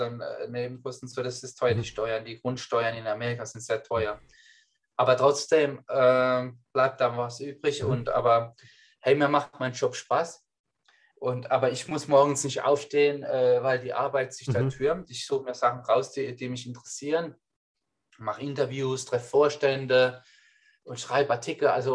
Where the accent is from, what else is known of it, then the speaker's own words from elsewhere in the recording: Germany; also ich fühle mich da schon irgendwie auch verwurzelt, weil ich bin Deutscher und möchte jetzt auch nichts komplett schlechtes sagen